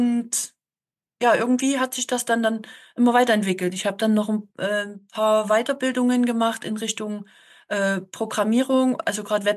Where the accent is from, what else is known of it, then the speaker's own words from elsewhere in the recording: Germany; born there; ich bin in der DDR geboren, ich bin Wendekind.